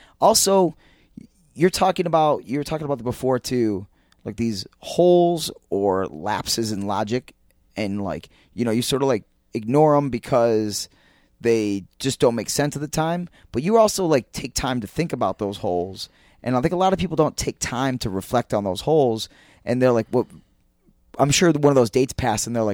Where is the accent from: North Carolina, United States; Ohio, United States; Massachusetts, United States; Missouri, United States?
Ohio, United States; I grew up in Ohio, in suburban Ohio